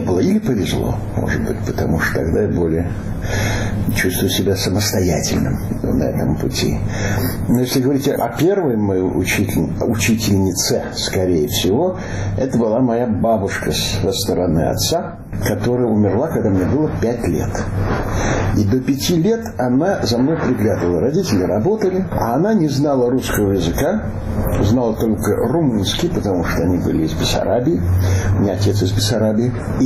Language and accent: Russian; Chernivtsi, Chernivtsi Oblast, Ukraine; Я рос в Черновицах, да.